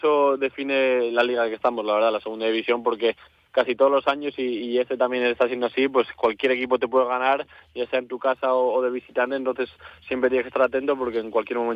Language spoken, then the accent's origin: Spanish; Madrid, Community of Madrid, Spain; Pues la verdad que siendo madrileño